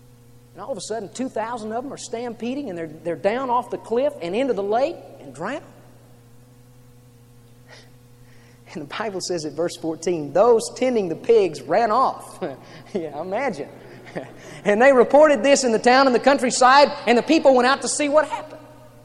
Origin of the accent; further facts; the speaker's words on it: Texas, United States; I grew up in South Texas, and I've seen a lot of hog farms.